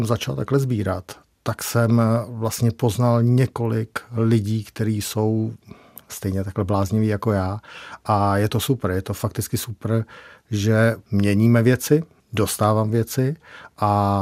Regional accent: Příbram, Central Bohemian Region, Czechia; Já pocházím z Příbramy, 12 kilometrů od Tochovic, ale moje maminka se narodila v Tochovicích, babička. Mám tam vlastně celý příbuzenstvo v Tochovicích.

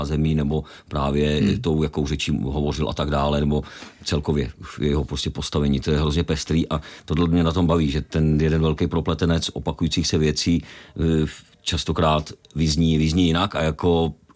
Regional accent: Vrchlabí, Hradec Králové Region, Czechia; Je to srdcovka, protože jsem rodilej vrchlabák, takže už vlastně vnímám ten region nebo širší podregion i s přesahem až po Hradec, protože mý prarodiče jako žili do teďka ještě strejdové ve Stěžerách

